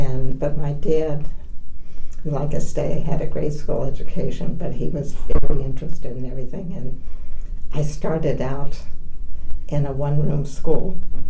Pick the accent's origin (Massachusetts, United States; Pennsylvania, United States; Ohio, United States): Pennsylvania, United States; Berwick; I grew up in Pennsylvania, kind of just getting into the northeast. Berwick is downriver, about 40 miles from Wilkes-Barre, Scranton. I went to school there up through high school.